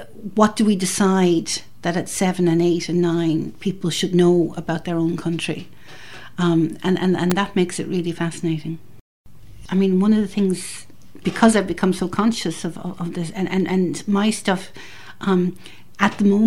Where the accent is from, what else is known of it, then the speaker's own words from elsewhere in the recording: Ireland; moved away as an adult; also born or lived in New York, United States / Canada / Belgium; now in England; I was born in New York, and then I was brought up in Canada and Belgium and a little bit in Ireland, and then came back to boarding school.